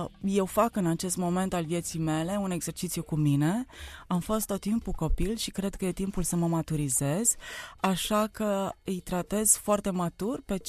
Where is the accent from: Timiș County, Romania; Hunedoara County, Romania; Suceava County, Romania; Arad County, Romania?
Arad County, Romania; Arad; nimic altceva în orașul meu natal, Arad, nu m-a provocat